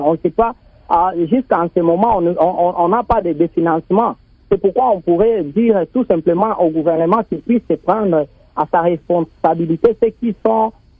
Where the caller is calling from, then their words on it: Shabunda, South Kivu, DR Congo; ici, chez nous, à Shabunda, vraiment, il y a une difficulté de l'eau potable